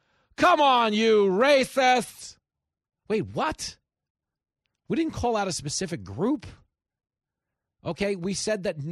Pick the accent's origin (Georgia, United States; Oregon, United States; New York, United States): New York, United States; Levittown; I was growing up in Levittown, a lot of, you know, biggest post-World War II community for American GIs returning home from the war.